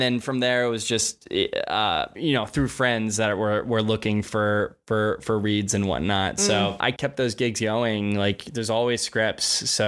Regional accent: Pennsylvania, United States; So I grew up in rural Pennsylvania. I grew up in Berks County, went to a little school called Ole Valley.

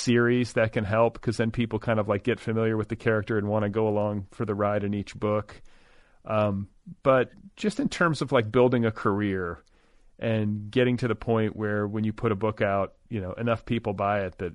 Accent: Milwaukee, Wisconsin, United States; now in Los Angeles, United States; I grew up in Milwaukee. Like, I dealt with freezing cold temperatures and extreme weather my whole life practically until I came here.

